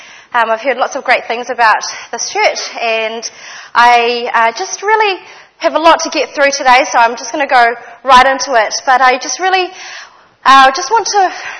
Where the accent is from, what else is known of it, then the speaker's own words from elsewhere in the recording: Auckland, New Zealand; So I was born and raised here in Mount Roskill, actually, so not far from here.